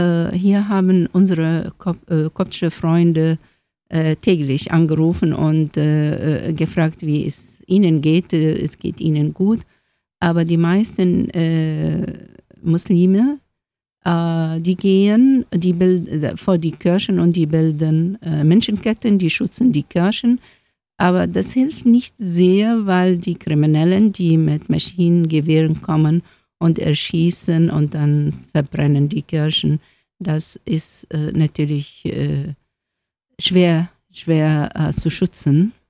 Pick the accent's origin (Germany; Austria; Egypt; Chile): Egypt; German is a second language; die finden das auch, dass wir alle Ägypter sind und wir sind eine Familie.